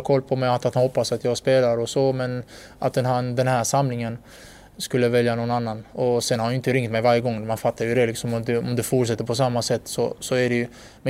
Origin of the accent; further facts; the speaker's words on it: Landskrona, Skåne, Sweden; när jag växte upp i Landskrona och spelade där.